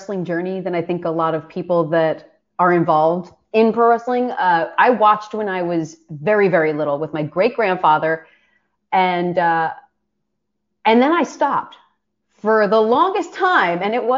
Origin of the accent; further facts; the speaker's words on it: Philadelphia, Pennsylvania, United States; I was born and raised in Philadelphia.